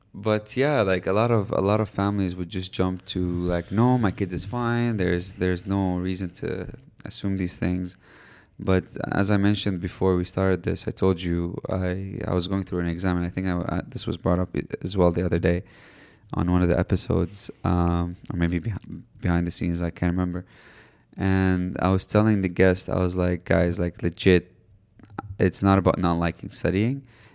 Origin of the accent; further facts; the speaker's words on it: Canada; So I grew up in Canada for some of my life